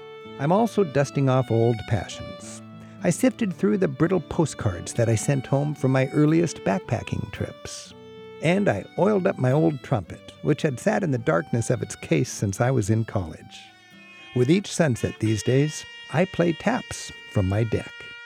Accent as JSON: {"language": "English", "town": "Edmonds", "region": "Washington", "country": "United States", "tie": "born or raised there", "said": "Treasures right here in Edmonds. The evocative tone of the ferry's horn. The majesty of my hometown sunsets."}